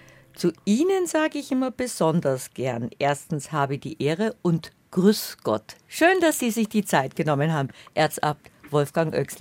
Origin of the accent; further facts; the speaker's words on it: Bavaria, Germany; ich bin in Bayerisch-Schwaben geboren und aufgewachsen.